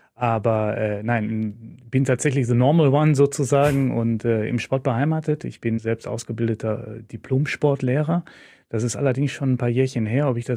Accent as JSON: {"language": "German", "town": "Moers", "region": "North Rhine-Westphalia", "country": "Germany", "said": "Ich komme aus dem schönen Moers, dem wunderschönen Moers. Eine, wie ich finde, immer noch ganz, ganz tolle Stadt, die teilweise ein bisschen gelitten hat, wie viele, viele Innenstädte"}